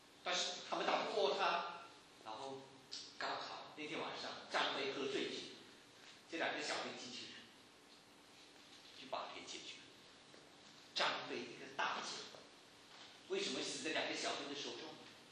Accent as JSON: {"language": "Chinese", "country": "China", "said": "所以我们中国人讲一句话"}